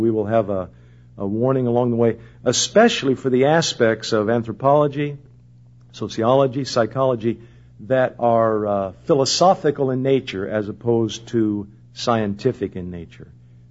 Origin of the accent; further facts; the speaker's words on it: Indianapolis, Indiana, United States; born there; now in Vista, United States; It doesn't matter whether I'm in Indianapolis, Indiana, where I was born in Adam's family